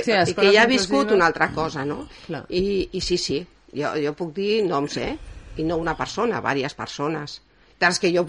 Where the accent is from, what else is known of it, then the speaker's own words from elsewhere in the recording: Gavà, Catalonia, Spain; nosaltres venim aquí, som de Gavà